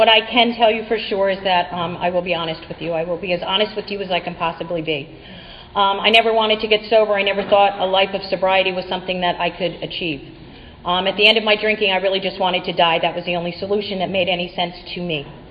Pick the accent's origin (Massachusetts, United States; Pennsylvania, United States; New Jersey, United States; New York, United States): New Jersey, United States; I am 53 years old. I'm originally from New Jersey. I come from a good family.